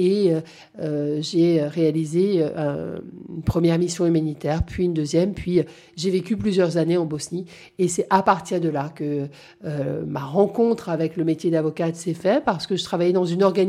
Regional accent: Avignon, Provence-Alpes-Côte d'Azur, France; j'ai grandi à Avignon dans les années 90, qui est quand même une petite ville de province balayée par le Mistral

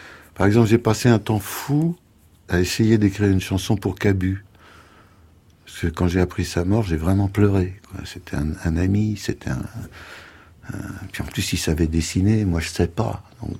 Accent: Paris, Île-de-France, France; born there; je suis né à Paris, je prends mon passeport pour passer le périph', et oui, j'ai toutes les caractéristiques de l'horrible Parisien.

